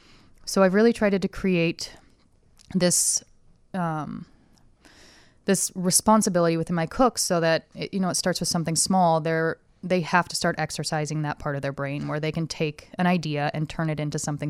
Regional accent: Seattle, Washington, United States; Yeah, I am from Seattle.

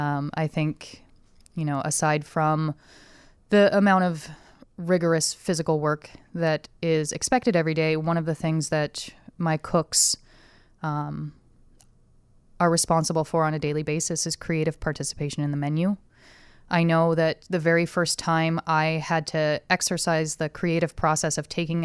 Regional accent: Seattle, Washington, United States; Yeah, I am from Seattle.

